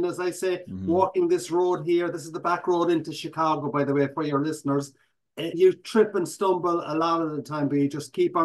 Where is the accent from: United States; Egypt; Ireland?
Ireland; Midleton, Munster; I had a good childhood. I was lucky. We lived in a small little town. Actually, some of your listeners and viewers might know the place is called Middleton.